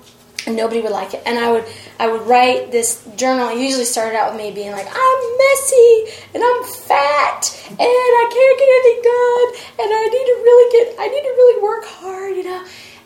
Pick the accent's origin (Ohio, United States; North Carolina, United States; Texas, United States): North Carolina, United States; Mooresville; I grew up near Charlotte in a little town, Mooresville, North Carolina. We weren't originally from there, but we moved there after my father died.